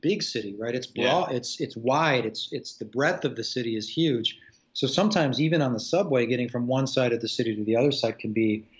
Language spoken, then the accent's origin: English; Chicago, Illinois, United States; now in China; Well, I mean, I grew up in Chicago, so I see similarities.